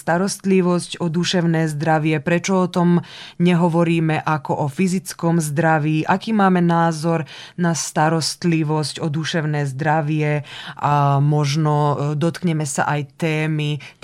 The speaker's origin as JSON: {"language": "Slovak", "country": "Serbia", "said": "u nás v Srbsku, už keď sme v Srbsku, tak budeme hovoriť o našej krajine"}